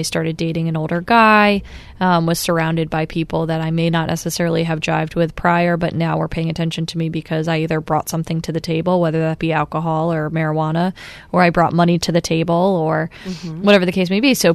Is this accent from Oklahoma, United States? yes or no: no; Guilford, Connecticut, United States; growing up, you know, pretty in an affluent area, I grew up in Guilford, came from a loving home with two parents. I was the oldest of four kids.